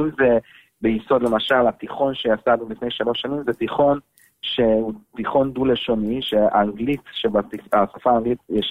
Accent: Hungary; Hebrew is a second language; בערך עד גיל 11-12, אז עד 1990, שאז היה נפילת שלטון הקומוניסטי, אז הגיע להונגריה

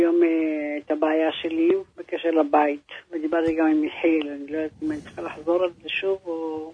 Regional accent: Yehud, Central District, Israel; born there; אני נולדתי ביהוד

